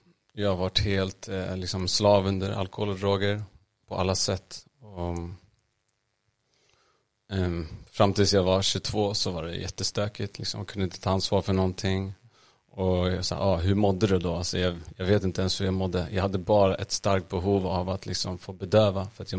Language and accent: Swedish; Stockholm, Stockholm County, Sweden; Jag är uppvuxen i Hässelby och Vällingby, västra Stockholm. Jag har bott där största delen av livet.